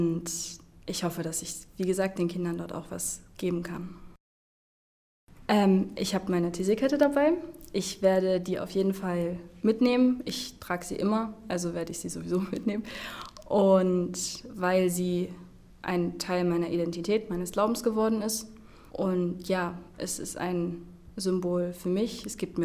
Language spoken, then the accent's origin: German; Dresden, Saxony, Germany; ich komme aus Dresden